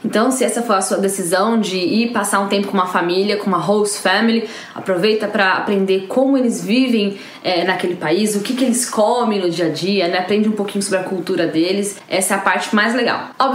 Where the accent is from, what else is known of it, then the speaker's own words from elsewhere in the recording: Brazil; Eu sou brasileira, mas ela tava me dizendo que ela recebe pessoas aqui do Japão